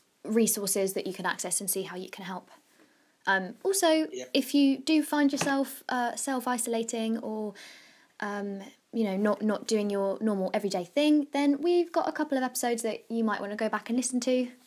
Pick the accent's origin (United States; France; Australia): France; See, I grew up in France